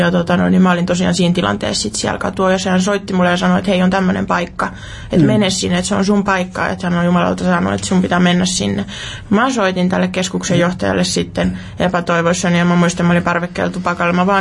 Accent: Turku, Southwest Finland, Finland; mä oon Turusta kotoisin.

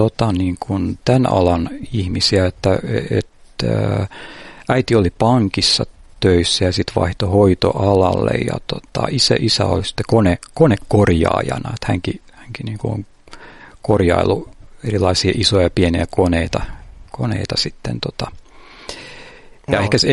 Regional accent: Padasjoki, Päijät-Häme, Finland; also born or lived in Riihimäki / Lahti; mä oon pienenä asuttiin perheen kanssa Riihimäellä Lahdessa, mutta suurin osa lapsuudesta on viettänyt Padassuolla, että sieltä niin kuin vanhemmat on kotoisin.

